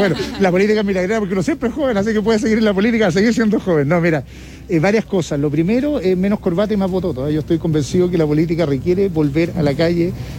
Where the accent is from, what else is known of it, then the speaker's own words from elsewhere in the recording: Chile; somos los chilenos los que decidimos en estas elecciones quién queremos que gobierne